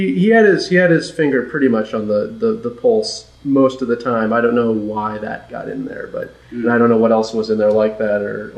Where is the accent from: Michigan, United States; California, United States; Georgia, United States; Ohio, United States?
California, United States; We grew up in California